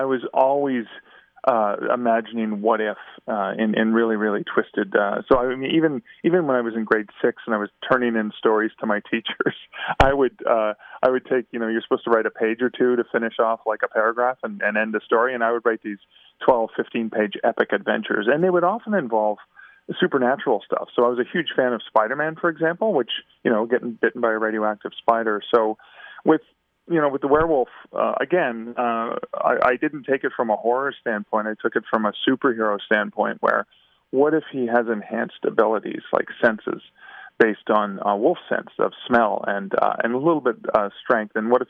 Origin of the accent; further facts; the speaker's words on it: Levac, Ontario, Canada; I blame my Northern Ontario upbringing and just being associated with the wilderness. So, I grew up in Levac, so about 40 minutes northwest of Sudbury